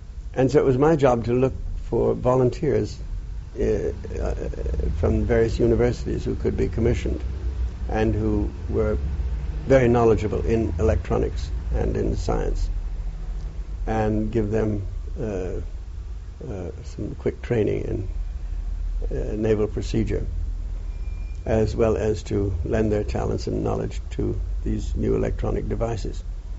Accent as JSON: {"language": "English", "country": "United States", "said": "I'm an American officer, and the British personnel in the Royal Navy or the Royal Marines or the Army needn't pay any attention to any order I might give them."}